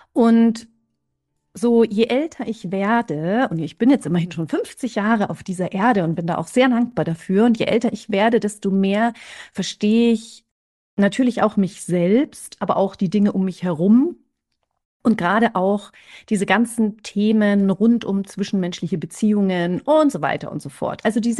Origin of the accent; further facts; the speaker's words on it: Munich, Bavaria, Germany; born there; Ich wohne aktuell im schönen München beziehungsweise am Stadtrand. Und ja, ich bin auch in München tatsächlich geboren. Ich habe nicht immer hier gelebt, aber ich bin hier geboren. Wir sind mit meinen Eltern auch relativ viel umgezogen.